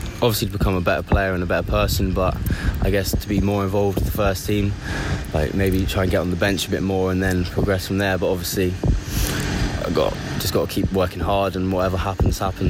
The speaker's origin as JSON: {"language": "English", "region": "South West England", "country": "United Kingdom", "said": "Yeah, well, I'm from back from Devon, so it's kind of been a long journey up till here. But I started off at Plymouth."}